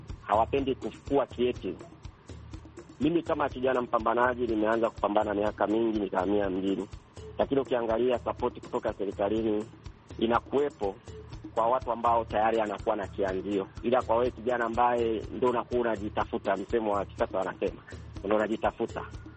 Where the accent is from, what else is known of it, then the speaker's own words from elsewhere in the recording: Geita, Tanzania; Natokea Geita, mkoa wa Mwanza, nchini Tanzania.